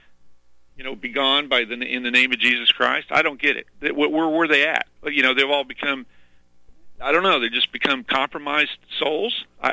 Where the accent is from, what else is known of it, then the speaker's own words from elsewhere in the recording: Midwest, United States; Okay, I'm not religious. Okay, but I grew up in the Midwest, in the Bible Belt.